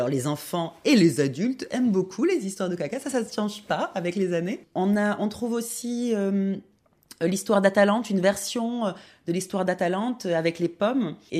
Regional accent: Avignon, Provence-Alpes-Côte d'Azur, France; mon père est plutôt du côté d'Avignon, ben, là où j'ai grandi.

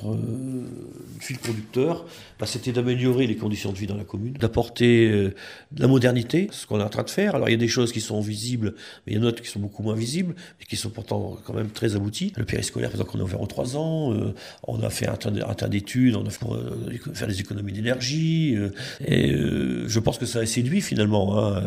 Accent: Paris, Île-de-France, France; born there; hein, donc voilà, je suis né en 1952 à Paris dans le 10e. Je ne suis pas un Parisien.

